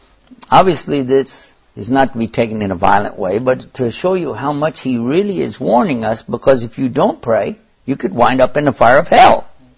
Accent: Ohio, United States; especially when I was growing up in Ohio

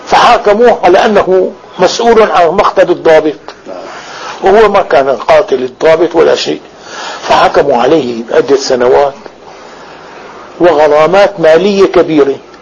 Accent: Damascus, Damascus Governorate, Syria; also born or lived in Egypt; أسافر إلى أقاصي العراق، تعلمت السباحة في ديالى وأنا دمشقي، وتعلمت اللهجة المصرية وأنا دمشقي في مصر

